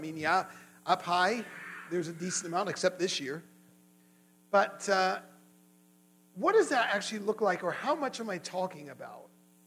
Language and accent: English; Langley, South East England, United Kingdom; also born or lived in Windsor; now in Mammoth Lakes, United States; We grew up in England. We lived in a village of 1,000 people called Langley. I was born in the town of Windsor, which, if you know, that's where the royal family, their official residence is.